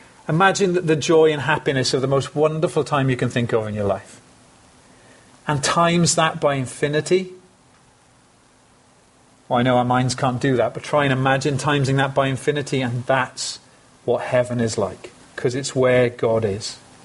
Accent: United Kingdom; We're British, aren't we? We hate queue jumpers.

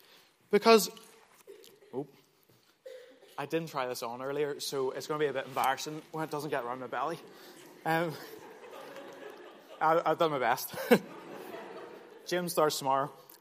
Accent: Ireland; So for me in particular, being an Irishman, I really struggle with the idea that whoever includes English rugby fans.

